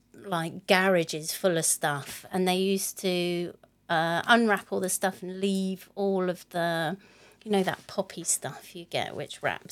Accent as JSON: {"language": "English", "country": "United Kingdom", "tie": "born or raised there", "also_born_or_lived": "Hong Kong", "said": "We lived there for a couple of years before we moved back to the UK."}